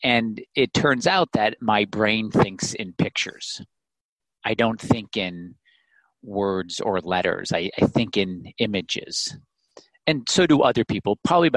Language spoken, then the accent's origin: English; Illinois, United States; I'm 48. And growing up in the Midwest in Illinois